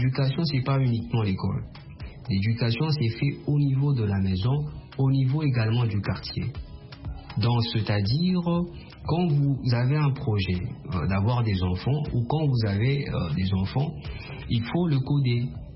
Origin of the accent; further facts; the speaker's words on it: DR Congo; chez nous, en République démocratique du Congo